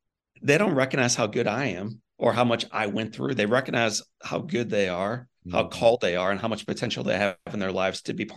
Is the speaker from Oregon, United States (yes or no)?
no; Missouri, United States; I'm from Missouri.